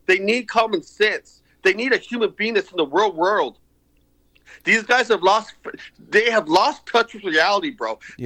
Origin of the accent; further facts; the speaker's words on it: El Paso, Texas, United States; like I'm from El Paso, so I can say like the El Paso Walmart shooting, man, okay?